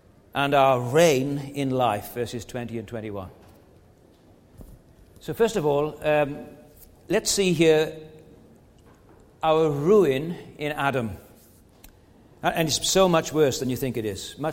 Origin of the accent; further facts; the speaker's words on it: Wales, United Kingdom; I'm Welsh, so I can say this.